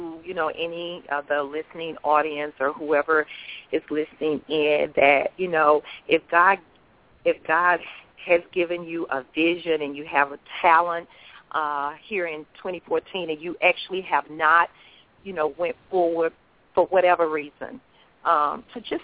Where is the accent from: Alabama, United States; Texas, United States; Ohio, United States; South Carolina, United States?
Texas, United States; Dallas; And you know that I am originally from Dallas, Texas, because I know you're in Texas.